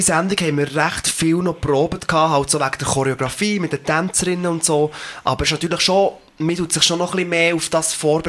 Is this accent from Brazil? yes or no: no; Switzerland; da als Schweizer, der Englisch singt, einfach nicht gleich akzeptiert wird wie einer, der halt aus Amerika kommt.